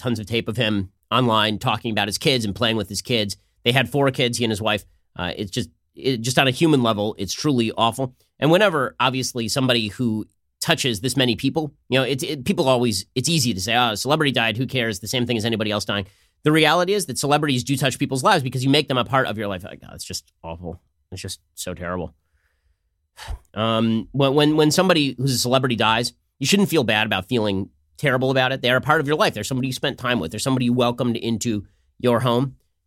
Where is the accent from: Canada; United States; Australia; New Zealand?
United States; Los Angeles, California; And because I'm from Los Angeles, this is, you know, a big thing in L.A.